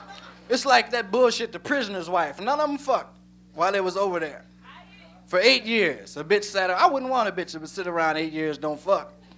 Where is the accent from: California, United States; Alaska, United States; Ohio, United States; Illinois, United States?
Illinois, United States; Peoria